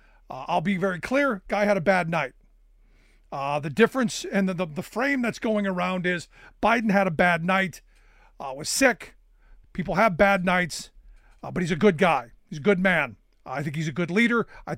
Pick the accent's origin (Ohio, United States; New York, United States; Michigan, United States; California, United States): Ohio, United States; Cleveland; So as a kid growing up in Cleveland, the famous story about, you know, the Cuyahoga River in Cleveland